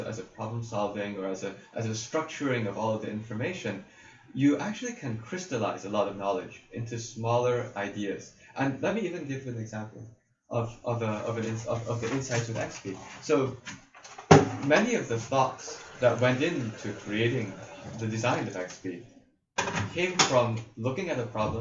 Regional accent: United States; I'm actually an American through and through.

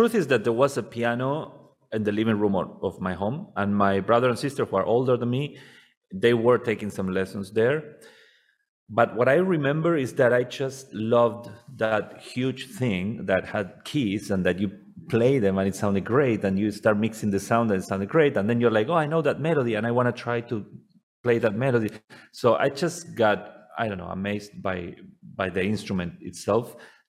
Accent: Buenos Aires, Argentina; English is a second language; moved away as an adult; now in New York, United States; I'm from Argentina. I'm nice. Originally from Buenos Aires, Argentina. This is funny because I live in New York. I moved to New York a couple of years ago.

